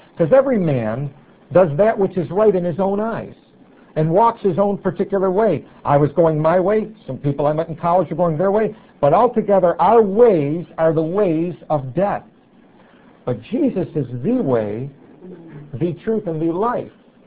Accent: United States; Now, I grew up in America.

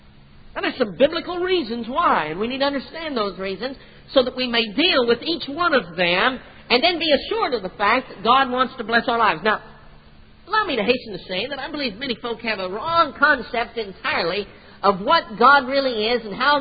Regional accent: Colorado, United States; it was interesting that out in my home state of Colorado this last winter

